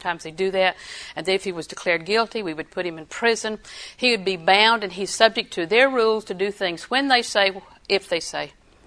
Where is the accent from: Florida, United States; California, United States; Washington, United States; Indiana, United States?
Florida, United States; I was raised in Florida. Sand in my shoes.